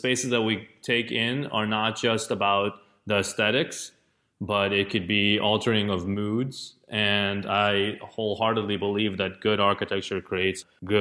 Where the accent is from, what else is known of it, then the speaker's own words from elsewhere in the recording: Tel Aviv, Tel Aviv District, Israel; now in Los Angeles, United States; I'm originally from Tel Aviv. I live in Los Angeles.